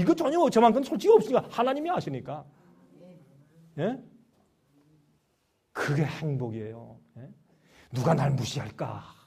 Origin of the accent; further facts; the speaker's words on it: South Korea; now in United States; 저는 미국 교회 다니는데 제가 한국 사람이지만 미국 교회 다니니까